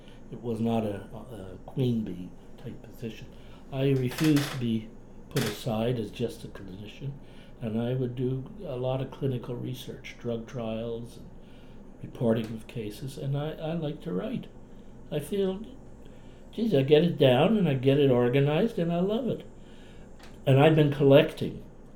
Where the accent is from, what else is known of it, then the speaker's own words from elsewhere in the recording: Nova Scotia, Canada; accent: Cape Breton; With my Cape Breton accent.